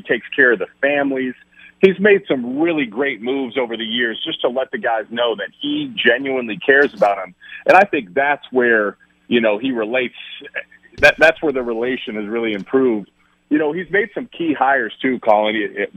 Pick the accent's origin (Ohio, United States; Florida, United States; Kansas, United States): Ohio, United States; Columbus; I grew up in Columbus, Ohio. I grew up 15 minutes from campus, so I got a good story for you.